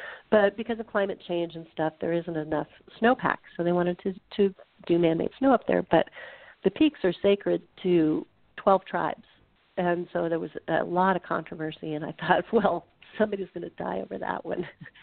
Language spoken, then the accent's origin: English; Nebraska, United States; And I'm not a conservationist because, you know, I'm from Nebraska.